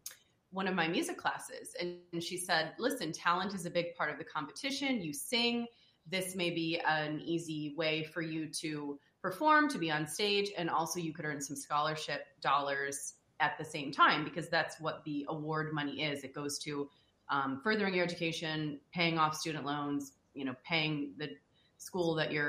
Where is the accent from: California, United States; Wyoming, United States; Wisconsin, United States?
Wisconsin, United States; I'm from Wisconsin, I thought there was some connection to the Packers there.